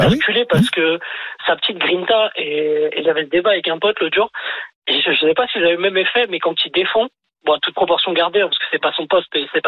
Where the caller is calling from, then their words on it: Nantes, Pays de la Loire, France; Moi, je suis de Nantes, moi.